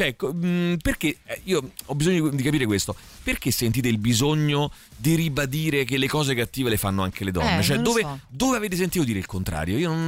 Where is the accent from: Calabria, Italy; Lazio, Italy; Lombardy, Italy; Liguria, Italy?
Lazio, Italy; Rome; Io sono nato e vivo a Roma.